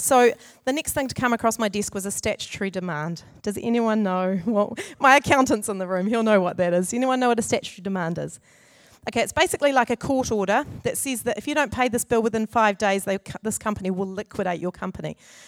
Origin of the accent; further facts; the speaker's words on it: Auckland, New Zealand; So I said, I'm from Auckland, and apparently around here somewhere we own a vineyard.